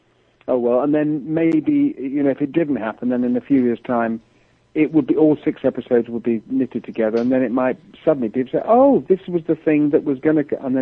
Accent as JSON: {"language": "English", "region": "England", "country": "United Kingdom", "said": "when I come home to England from America, the first thing I do is just have a half a bottle of proper beer."}